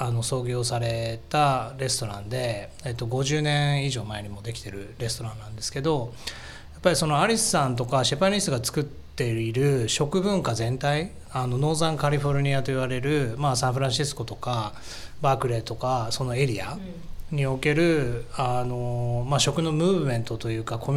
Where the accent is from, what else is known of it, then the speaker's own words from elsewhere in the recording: Ehime, Japan; 私愛媛出身なんですけど、子育てをベースになんか四国に移したいなと思っていた時期で